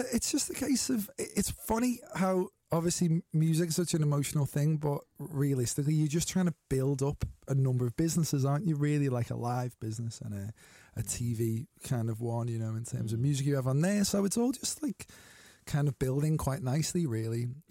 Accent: Liverpool, North West England, United Kingdom; accent: Scouse; in terms of being a Scouser

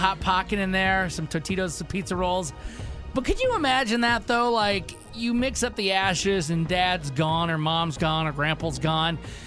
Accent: United States; And the 4th of July is not even my favorite holiday, even though I'm very American as can be.

